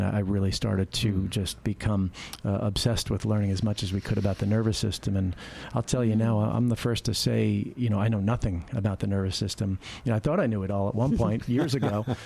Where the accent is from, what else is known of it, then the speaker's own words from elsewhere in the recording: New York, United States; From the Northeast, New York, Long Island, New York.